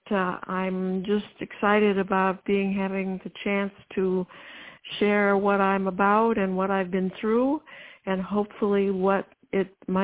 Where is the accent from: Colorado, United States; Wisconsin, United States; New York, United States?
Wisconsin, United States; La Crosse; moved away as an adult; I was raised in La Crosse, but left for 40 years. I first of all joined the Air Force